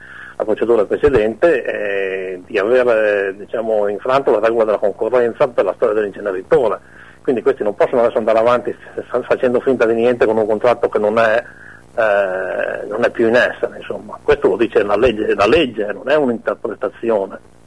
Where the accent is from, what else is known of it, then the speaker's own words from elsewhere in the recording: Mantua, Lombardy, Italy; io non sono né di Parma neanche emiliano, sono di Mantova